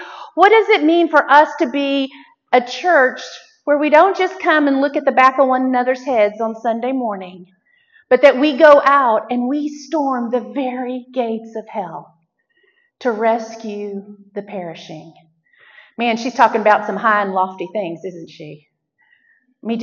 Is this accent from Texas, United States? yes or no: yes; Texas, United States; I'm from Texas, so we don't get blizzards either.